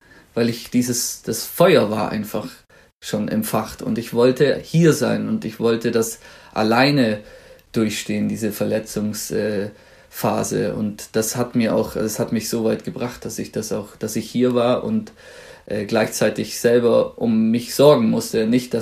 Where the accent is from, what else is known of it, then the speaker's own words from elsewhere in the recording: Baden-Württemberg, Germany; ich komme aus dem Schwabenland und da hat man ja gern so kleine Zischlaute wie Kensch, Weisch, Hasch